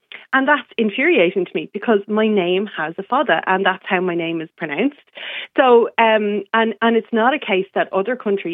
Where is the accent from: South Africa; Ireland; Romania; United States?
Ireland; And in the Irish state, we have three state languages. We have English, we have Irish, and we have Irish Sign Language.